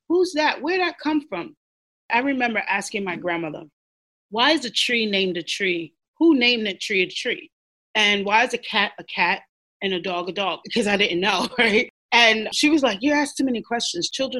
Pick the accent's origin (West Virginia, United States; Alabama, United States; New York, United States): New York, United States; Brooklyn; I grew up in Brooklyn, New York, the concrete jungle.